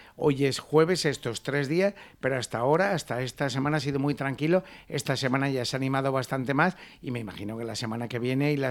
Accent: Spain; Somos españoles, siempre lo dejamos todo para el final

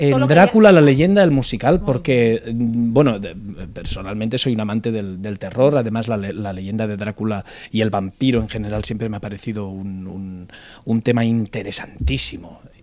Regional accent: Barcelona, Catalonia, Spain; Yo vengo de Barcelona. Okay. Yo soy de Barcelona.

